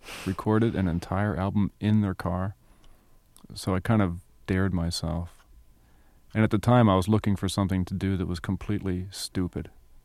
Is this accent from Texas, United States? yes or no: no; New Jersey, United States; moved away; That's the last thing I did before I left New Jersey. And New Jersey, growing up in South Jersey, is a strange experience.